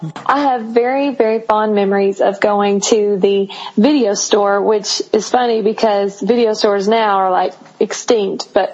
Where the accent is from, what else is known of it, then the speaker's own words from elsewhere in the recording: Etowah, Tennessee, United States; So I was born and raised in Etowah, Tennessee